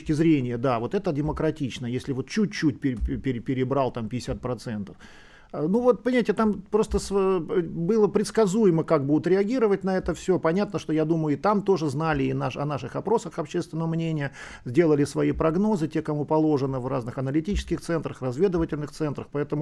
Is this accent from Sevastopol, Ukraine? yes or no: yes; Sevastopol, Ukraine; я вырос в Севастополе, там никто вокруг меня, вот я там прожил 13 лет в детстве, никто вокруг меня по-украински не говорил